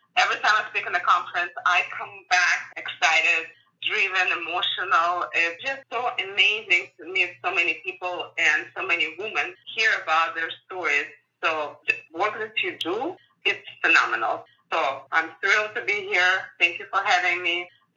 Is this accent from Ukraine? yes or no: yes; Ukraine; English is a second language; moved away as an adult; now in United States; I'm born and raised in Ukraine and went to high school there. I graduated with my technical degree from University of Ukraine, and then I immigrated to the United States. My journey took me down to San Francisco.